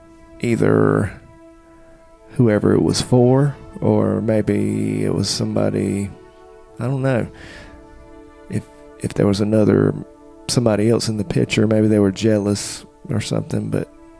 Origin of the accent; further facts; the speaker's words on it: Raleigh, North Carolina, United States; Well, when I grew up in Raleigh, my family lived close together at one point.